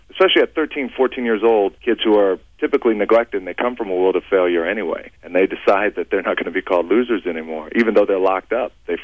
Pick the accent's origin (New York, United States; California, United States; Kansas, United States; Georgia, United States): California, United States; Hayward; I was born in the Bay Area.